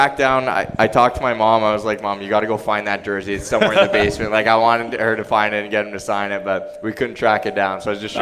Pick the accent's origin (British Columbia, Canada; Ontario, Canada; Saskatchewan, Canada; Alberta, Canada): Ontario, Canada; Toronto; now in Nashville, United States; Yeah, well, I grew up in Toronto, so I was a big Leafs fan back in the day.